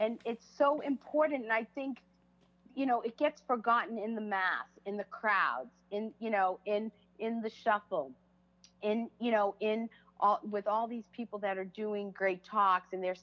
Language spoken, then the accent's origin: English; Boston, Massachusetts, United States; love, love coming home to Boston. And I love speaking in Boston, partially because everyone understands my accent.